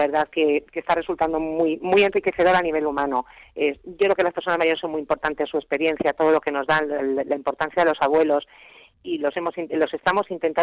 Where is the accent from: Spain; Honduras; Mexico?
Spain; lo digo como española